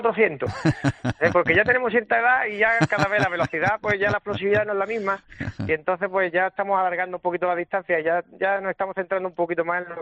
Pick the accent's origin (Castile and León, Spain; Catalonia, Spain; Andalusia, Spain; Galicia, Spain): Andalusia, Spain; Cádiz; De hecho, en la selección, si no recuerdo mal, somos tres de Cádiz.